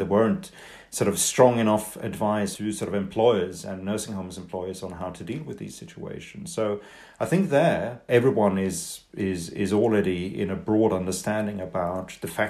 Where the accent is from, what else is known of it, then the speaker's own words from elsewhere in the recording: Sweden; When I grew up in Sweden, I mean, it certainly was a country of collectivist, conformist type of social democrats